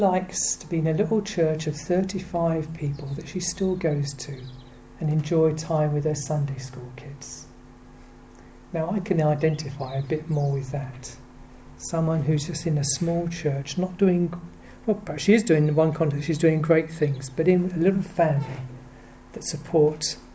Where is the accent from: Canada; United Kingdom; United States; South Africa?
United Kingdom; She was American, I'm British, I suppose that's why it is, really.